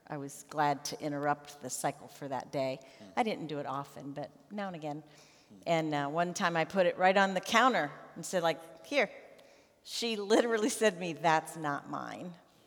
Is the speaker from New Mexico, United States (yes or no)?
no; Detroit, Michigan, United States; born there; I was born in Detroit, Michigan, in the Florence Crittenden Hospital for Unwed Mothers.